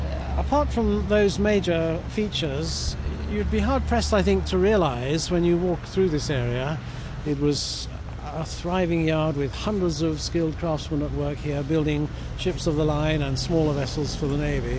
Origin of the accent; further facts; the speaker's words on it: Medway, South East England, United Kingdom; I was born in the Medway towns, and the sea was always there